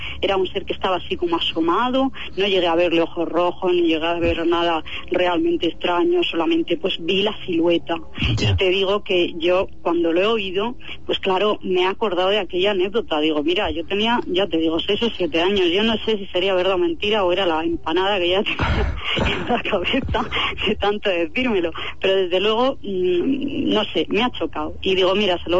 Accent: Bilbao, Basque Country, Spain; born there; now in Murcia, Spain; Sí, bueno, nací en Bilbao y ahora vivo en Murcia, pero sí, estuve en Bilbao, sí.

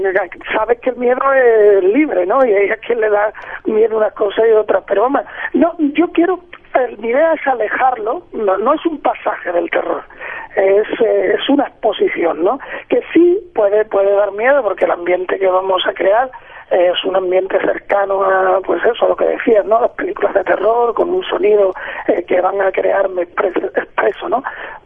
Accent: Cádiz, Andalusia, Spain; moved away; Pues porque es mi tierra y porque llevo ya 22 años fuera de ella y cada vez me tira más

